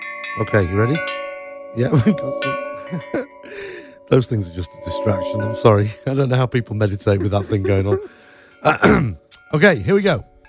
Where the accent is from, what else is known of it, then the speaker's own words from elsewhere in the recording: United Kingdom; I'm quite Brittany myself, actually, because I'm from Britain.